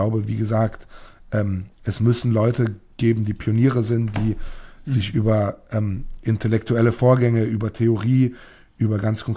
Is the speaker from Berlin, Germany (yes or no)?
no; Ludwigshafen, Rhineland-Palatinate, Germany; die in meiner Heimatstadt Ludwigshafen alles verändert hat und die Innenstadt zur Unkenntlichkeit transformiert hat